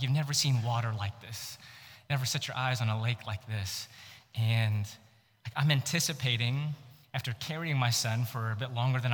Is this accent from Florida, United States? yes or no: no; Houston, Texas, United States; I'm from Houston. We sweat all the time.